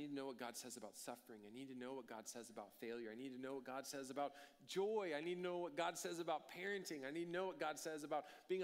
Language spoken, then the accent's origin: English; College Station, Texas, United States; I grew up in College Station, and when I went to A&M, I walked in, even as someone born and bred here in town